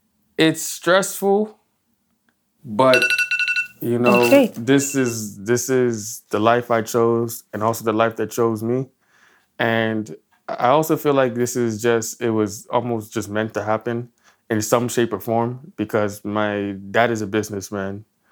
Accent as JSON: {"language": "English", "country": "Nigeria", "lives_now": "United States", "said": "So it's amongst Black Americans, you don't know I'm Nigerian."}